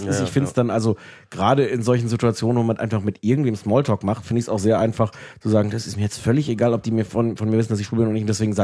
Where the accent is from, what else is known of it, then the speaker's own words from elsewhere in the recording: Osnabrück, Lower Saxony, Germany; Nee, Osnabrück.